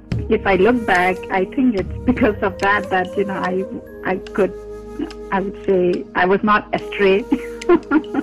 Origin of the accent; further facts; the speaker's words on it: Manipur, India; growing up in Manipur, most of us, I myself, have got like a lot of spanking from my dad.